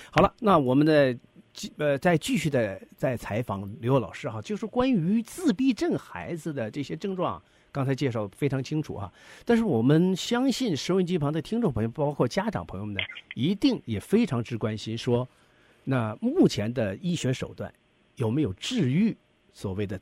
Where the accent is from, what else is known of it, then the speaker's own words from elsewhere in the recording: Northeast China, China; 因为我是东北人啊